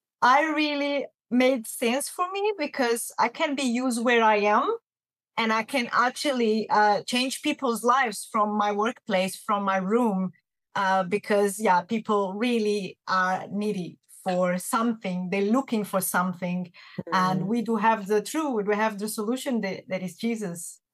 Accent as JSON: {"language": "English", "country": "Portugal", "said": "I'm from Portugal."}